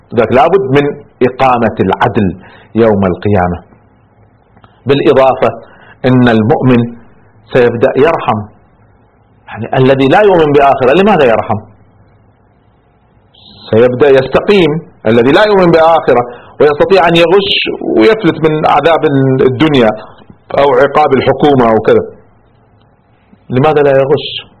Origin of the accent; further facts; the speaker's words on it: Kuwait; أنا دخلت مرة في صحراءنا عندنا في الكويت